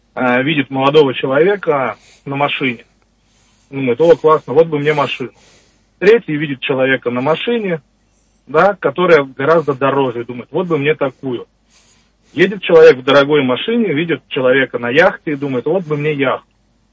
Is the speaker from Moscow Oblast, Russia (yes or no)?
no; Saint Petersburg, Russia; Я из Санкт-Петербурга, совершенно случайно.